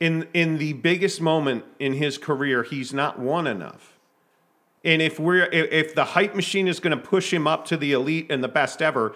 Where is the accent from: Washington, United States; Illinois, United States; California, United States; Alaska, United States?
Illinois, United States; Chicago; I grew up in Chicago.